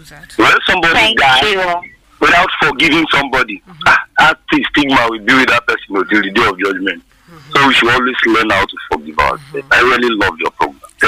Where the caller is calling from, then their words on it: Lokoja, Kogi, Nigeria; from Cemetery Road, Lokoja.